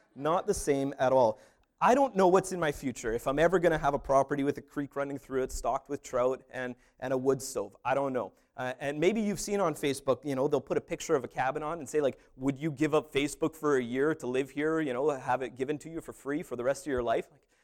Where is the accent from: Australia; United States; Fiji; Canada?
Canada; Surrey, British Columbia; you know, I'm from South Surrey because it's and you know what it is? The neighborhoods are wonderful there.